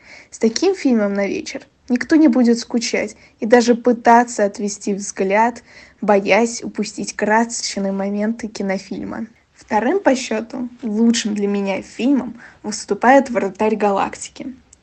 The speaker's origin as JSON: {"language": "Russian", "region": "Moscow", "country": "Russia", "tie": "born or raised there", "said": "мой родной город, Москву"}